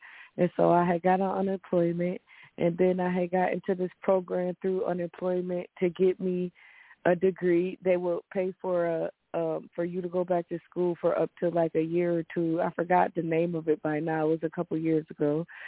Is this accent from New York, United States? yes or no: yes; New York, United States; I'm from New York.